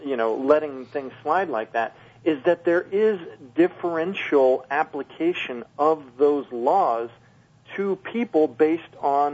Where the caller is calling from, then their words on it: Minnesota, United States; from Minnesota.